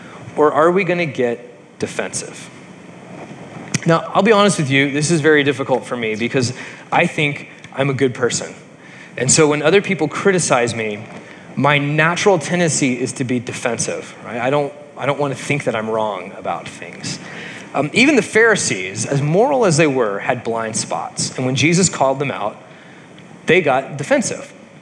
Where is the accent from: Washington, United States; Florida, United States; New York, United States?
Washington, United States; Gig Harbor; As soon as Jeremiah and I said, you know, hey, we're from Gig Harbor